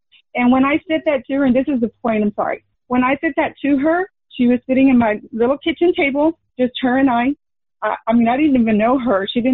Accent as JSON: {"language": "English", "region": "Texas", "country": "United States", "tie": "born or raised there", "said": "I met her in 2010 in my hometown of South Texas"}